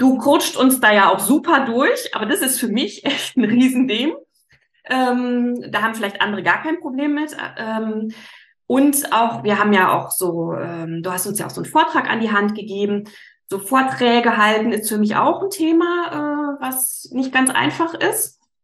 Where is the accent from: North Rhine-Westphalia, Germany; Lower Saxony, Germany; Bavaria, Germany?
North Rhine-Westphalia, Germany; Siegburg; Also ich komme aus Siegburg, das ist zwischen Bonn und Köln.